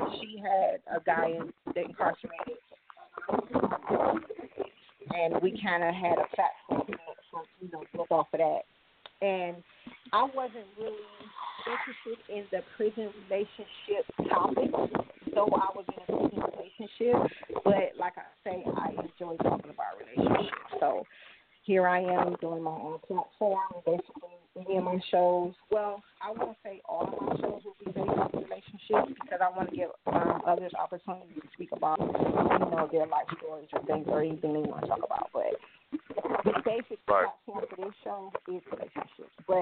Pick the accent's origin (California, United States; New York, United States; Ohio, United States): Ohio, United States; Cleveland; I am an entrepreneur, born and raised in Cleveland myself.